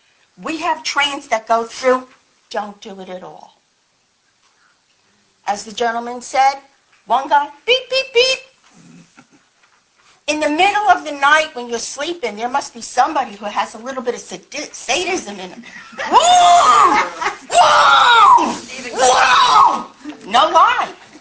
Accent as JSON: {"language": "English", "town": "Annandale", "region": "New Jersey", "country": "United States", "said": "I'm also from Clinton Township, Annandale."}